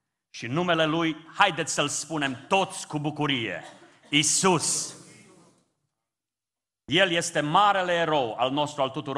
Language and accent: Romanian; Romania; E un har să fim români.